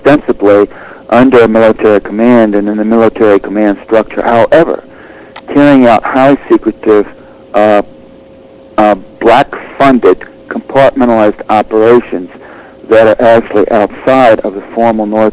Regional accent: Virginia, United States; and I'm from Virginia, by the way, originally

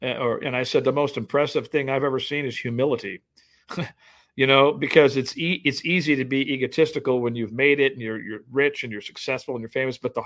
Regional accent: Compton, California, United States; also born or lived in Oregon; We grew up in Compton for the first part of my life. Then we moved to a rural city in Oregon, and where we eventually lived in a car.

